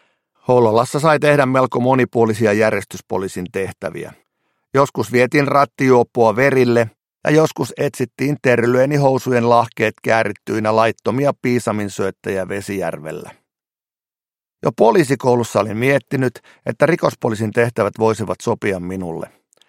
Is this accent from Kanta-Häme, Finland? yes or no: yes; Riihimäki, Kanta-Häme, Finland; Kotipaikkakunnallani Riihimäellä ei huumeita silloin katukuvassa näkynyt, ja koko myrkkyaihe oli pienen kaupungin kasvatille varsin outo.